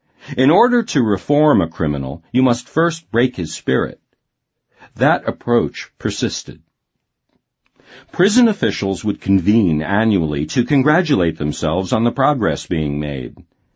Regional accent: Arkansas, United States; moved away as an adult; now in California, United States; middle-aged woman, and I'm on welfare. I have raised 6 children. I grew up in Arkansas, worked there for 15 years in a laundry, moved to California.

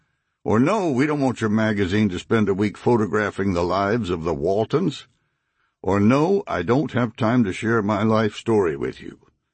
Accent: Springfield, Missouri, United States; also born or lived in Kingfisher, Oklahoma / Marshall, Missouri / Shelbina, Missouri; I was born in Kingfisher, Oklahoma in 1918 and lived there until I was about five. But my earliest memories are of Springfield, Missouri, where I started school, and later of the little Missouri town of Marshall.

